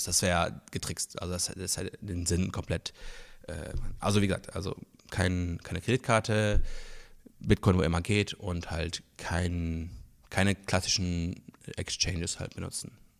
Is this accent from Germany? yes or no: no; Luxembourg; ich komme aus Luxemburg ursprünglich und wir hatten bevor dem Euro halt den luxemburgischen Franc und das ist halt ein super kleines Land